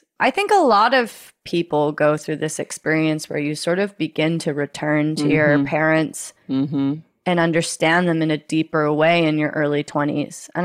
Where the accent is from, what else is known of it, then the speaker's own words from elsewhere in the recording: United States; and as an American, I felt entitled to it